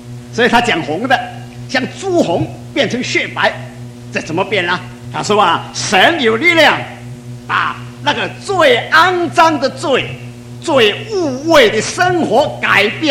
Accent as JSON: {"language": "Chinese", "region": "Fujian", "country": "China", "said": "我到上海的时候啊，我们福建人从来没看见过下雪"}